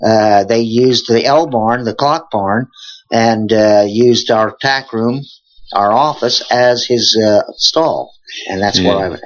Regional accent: Pennsylvania, United States; now in Kentucky, United States; I hadn't been in Kentucky before, but because I grew up near Philadelphia, but I felt at home when I came here

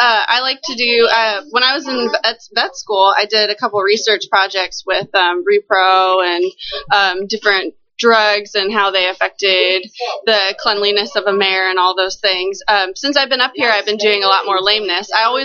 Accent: Georgia, United States; now in Kentucky, United States; I'm from Georgia originally.

